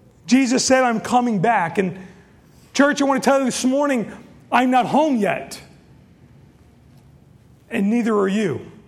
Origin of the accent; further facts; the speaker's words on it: New York, United States; We're from New York.